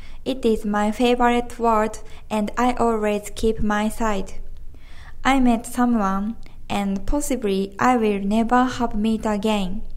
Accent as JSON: {"language": "English", "country": "Japan", "tie": "born there", "second_language": "English", "said": "I was born in Japan in 1989, and now I am a university student."}